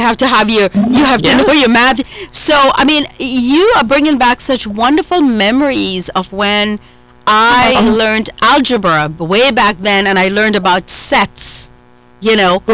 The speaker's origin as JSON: {"language": "English", "country": "India", "said": "of course, I'm Indian, you know, my background is from India. Indian people love math."}